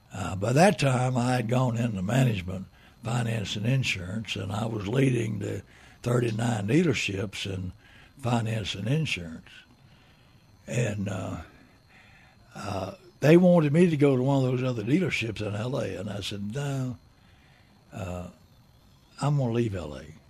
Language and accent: English; Oklahoma, United States; I'm from Oklahoma originally.